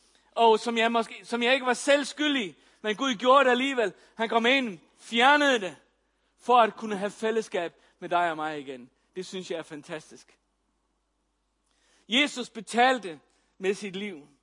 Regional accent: Faroe Islands; now in Denmark; Jeg personligt er født og opvokset på Færøerne.

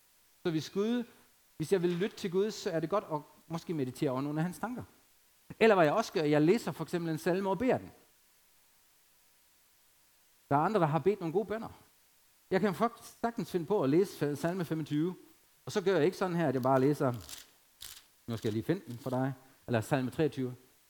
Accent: Germany; Danish is a second language; now in Denmark; dengang jeg voksede op i Harzen, der havde vi meget skov.

